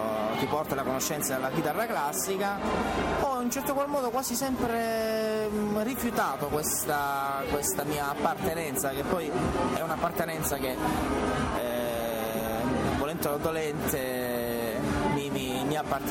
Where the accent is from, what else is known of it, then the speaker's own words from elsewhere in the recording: Marina di Gioiosa Ionica, Calabria, Italy; l'entroterra del mio paese, di Mariana di Gioia Ionica